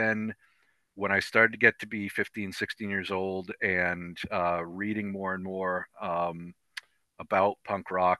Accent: Worcester, Massachusetts, United States; I'm originally from Worcester. I was born in Worcester.

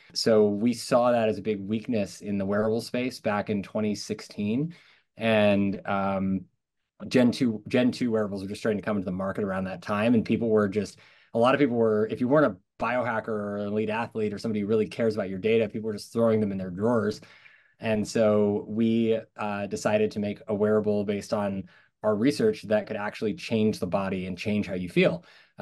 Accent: California, United States; And I'm from San Francisco Bay Area, and my wife's from New York, so we split time in between.

